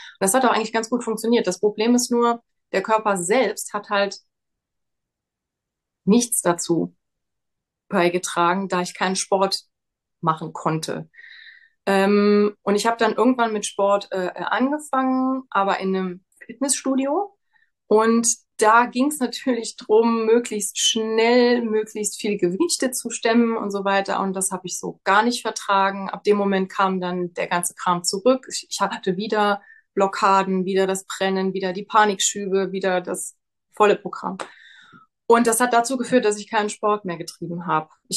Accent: Rhineland-Palatinate, Germany; Ich komme aus der Nähe von Trier. Das ist in Deutschland

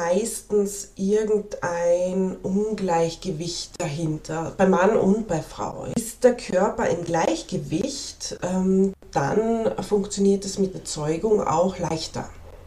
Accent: Carinthia, Austria; Ich komme aus Österreich, hört man vielleicht auch an meinem Dialekt, aus dem schönen Kärnten.

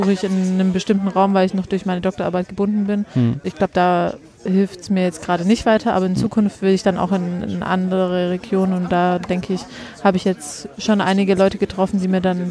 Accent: Stuttgart, Baden-Württemberg, Germany; now in Jena, Germany; Aus Stuttgart.

